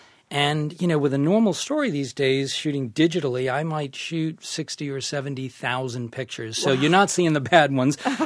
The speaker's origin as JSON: {"language": "English", "region": "Massachusetts", "country": "United States", "tie": "born or raised there", "said": "Born and raised in Massachusetts"}